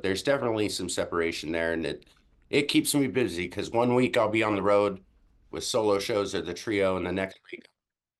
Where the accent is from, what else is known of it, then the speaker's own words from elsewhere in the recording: Anchorage, Alaska, United States; also born or lived in South Dakota; I ended up in Alaska and splitting my time back home in South Dakota. So I grew up in, or do my school years in Alaska, summertime in South Dakota. And growing up in Alaska, it's such a tight-knit community while living in the city of Anchorage.